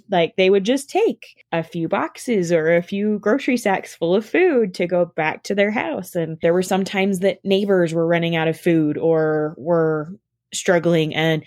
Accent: Rupert, United States; I grew up in Rupert after my parents got divorced when I was 8. My mom moved back to the States to live with her parents.

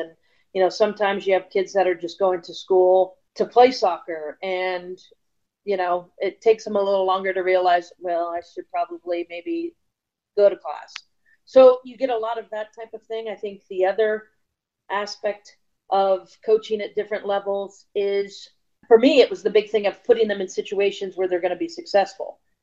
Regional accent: Dallas, Texas, United States; Background, obviously, I grew up in Dallas, played club ball there.

